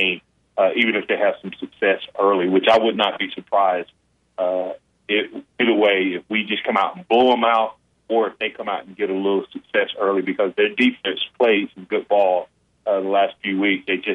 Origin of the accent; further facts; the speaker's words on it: Alabama, United States; To me, it's the pinnacle of sports for a kid growing up in Alabama, was to run out for the Crimson Tide.